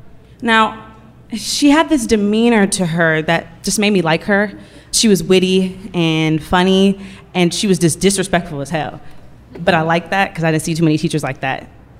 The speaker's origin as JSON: {"language": "English", "town": "Oakland", "region": "California", "country": "United States", "said": "I'm from Oakland, and I already know Oakland has a negative connotation behind it."}